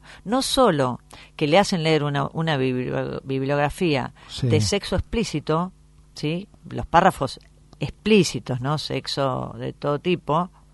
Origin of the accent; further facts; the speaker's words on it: Tandil, Buenos Aires Province, Argentina; yo soy de Tandil